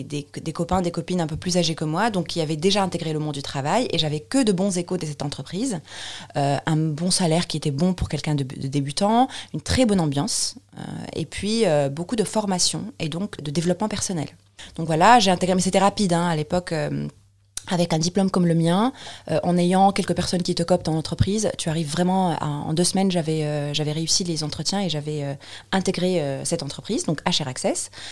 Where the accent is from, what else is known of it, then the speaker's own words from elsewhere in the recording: Tunis, Tunis Governorate, Tunisia; now in Paris, France; je suis tunisienne naturalisée française. Et voilà, c'est aussi un exemple d'une femme tunisienne, donc maghrébine, musulmane, naturalisée française.